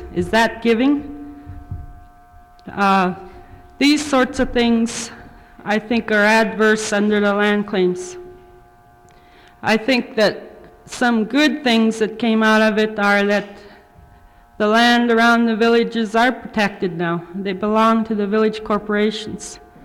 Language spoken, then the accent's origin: English; Northway, Alaska, United States; I'm from Northway.